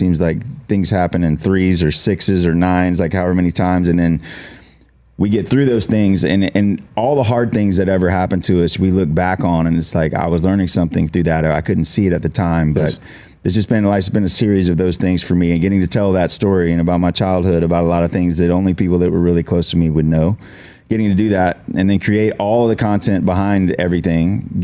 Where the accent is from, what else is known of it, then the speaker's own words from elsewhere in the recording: Atlanta, Georgia, United States; I'm from Atlanta and home team, you know, Falcons, Braves, Bulldogs.